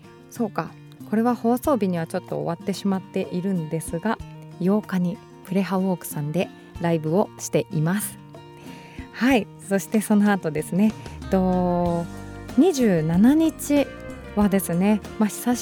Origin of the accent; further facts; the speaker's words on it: Hamamatsu, Shizuoka, Japan; まあ、これはまた地元に戻るんですけど